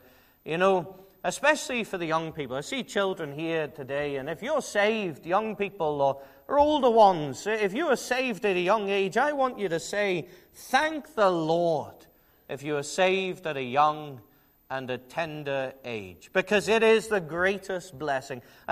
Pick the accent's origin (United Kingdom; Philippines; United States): United Kingdom; England; In fact, I'm not from Ulster at all. I'm from England